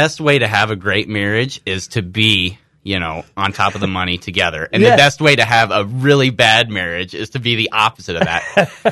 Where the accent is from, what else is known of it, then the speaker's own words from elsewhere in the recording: Galesburg, Illinois, United States; So I was born and raised actually here in Galesburg.